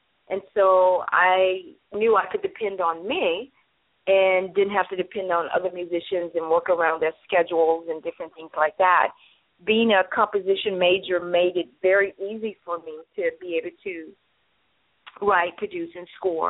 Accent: Shreveport, Louisiana, United States; now in Dallas, United States; I am from Shreveport, Louisiana, currently residing here in Dallas, Texas

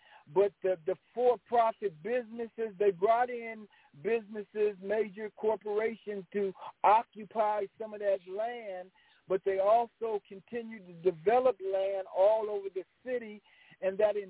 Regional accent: San Diego, California, United States; he set up a foundation called the Jacobs Center in San Diego, my hometown.

